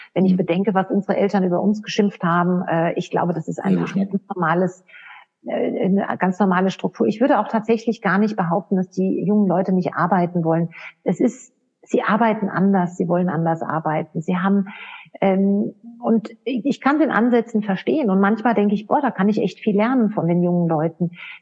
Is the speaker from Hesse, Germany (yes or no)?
yes; Hesse, Germany; ich komme selbst aus dem Odenwald.